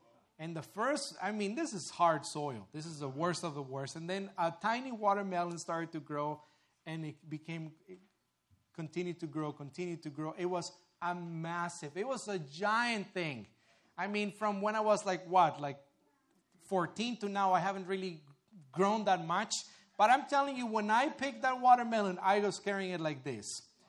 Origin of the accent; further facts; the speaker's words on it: Mexico; English is a second language; Growing up in Mexico, I come from a farming family, and you know, all year long, what you can do is you can farm anything and everything you want.